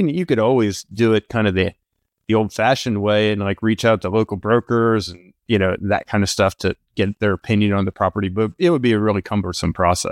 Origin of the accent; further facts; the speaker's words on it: Pennsylvania, United States; moved away as an adult; now in California, United States; It's a strange thing, but I'm from Pennsylvania, and after college, I moved out to California